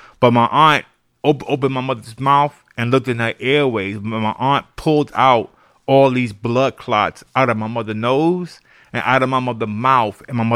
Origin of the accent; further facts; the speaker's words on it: New York, United States; through growing up in New York in the crack era, I seen a lot of violence.